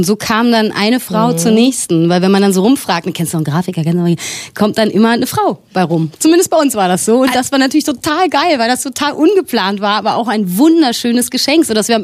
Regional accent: Berlin, Germany; ich bin Berliner, für mich ist alles Westdeutschland, auch Halle an der Saale

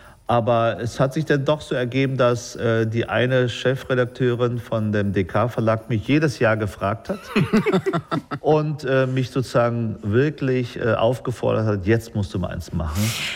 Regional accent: Berlin, Germany; Ja, ich bin zurückgekommen, weil ich hier aufgewachsen bin. Also wir sind von Spandau damals nach Wilmersdorf, Charlottenburg gezogen, am Oliverplatz.

